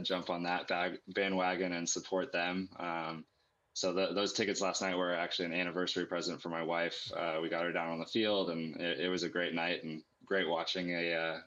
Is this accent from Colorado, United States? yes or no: yes; Colorado, United States; I'm a big Broncos fan. I'm from Colorado.